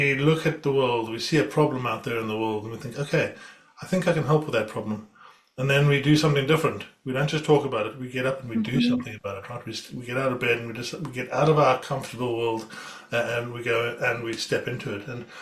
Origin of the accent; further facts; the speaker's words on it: South Africa; also born or lived in Zimbabwe; I was born in Zimbabwe. I grew up in South Africa